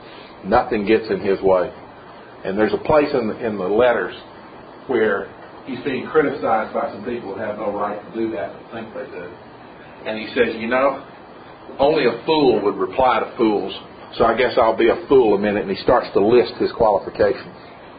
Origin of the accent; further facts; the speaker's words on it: Tennessee, United States; I was raised in East Tennessee. That's not the Deep South.